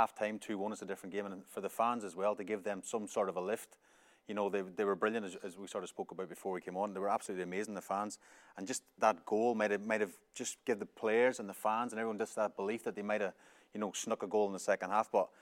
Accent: Ireland; Being an Irishman, I'd done well sneaking in there.

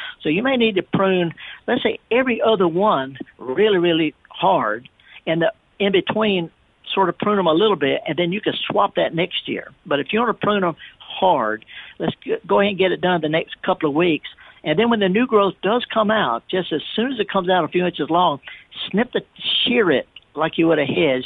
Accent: North West England, United Kingdom; I'm up in Lancashire. It's a whole different accent up here.

